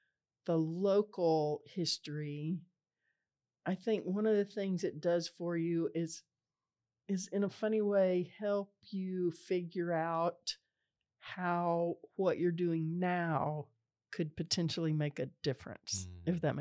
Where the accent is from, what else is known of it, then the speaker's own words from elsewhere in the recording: the South, United States; Well, you know, I'm from the South, right? Mm-hmm. And I mean the real South, not Texas.